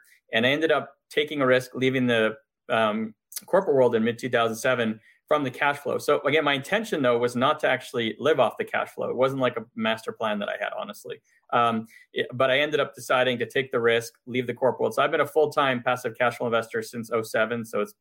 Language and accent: English; Montreal, Quebec, Canada; moved away as an adult; now in United States; my family in Montreal, where I'm from. So I'm from Canada. I moved to the US in 1998 when I did my MBA. So I lived half my life there, half my life here now.